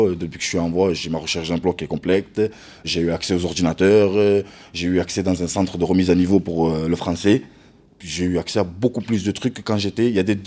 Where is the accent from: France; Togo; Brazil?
France; Toulouse, Occitanie; born there; Moi, j'ai 31 ans, je suis né à Toulouse.